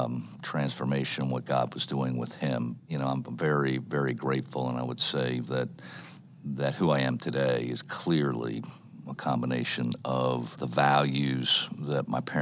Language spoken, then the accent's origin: English; Florida, United States; I grew up in a very loving family. My parents became Christians when I was about 7 or 8 years old. I grew up in southern Florida for the first